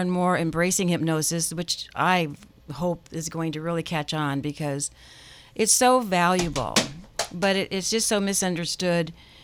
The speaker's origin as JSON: {"language": "English", "region": "Colorado", "country": "United States", "said": "But on my way home, I was in Colorado. I'm from Colorado."}